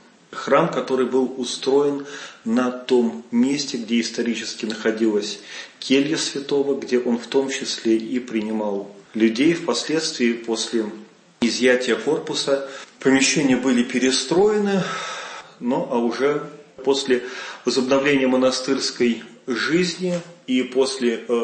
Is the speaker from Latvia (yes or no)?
yes; Latvia; я сам родом из Латвии